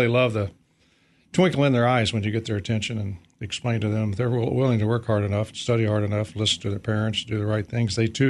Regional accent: West Virginia, United States; Some connections to my home state of West Virginia.

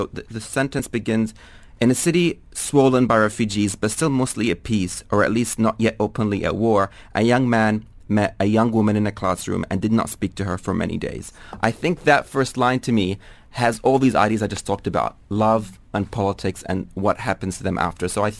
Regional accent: New Zealand; also born or lived in Dubai; I grew up in New Zealand after living in Dubai for a long time

